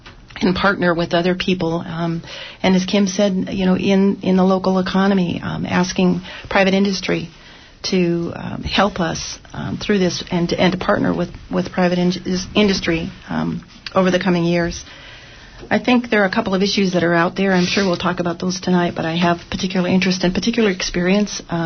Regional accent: Ketchikan, Alaska, United States; I am a lifelong resident of Ketchikan. I was born and raised here in Ketchikan. Went to Ketchikan High School here.

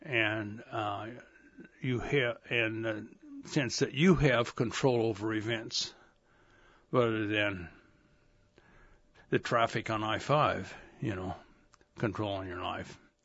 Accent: Oregon, United States; like I came from Oregon, you know, they come north for different reasons.

